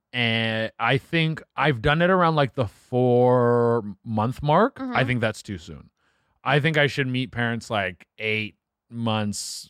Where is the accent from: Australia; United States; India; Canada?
Canada; Oh, I forgot. You guys are American. I'm Canadian. So it's like we start at 19.